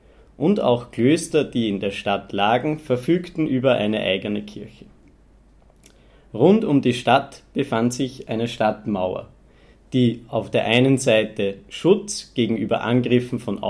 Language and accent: German; Lower Austria, Austria; ich komme aus Niederösterreich in der Nähe von Wien in Österreich.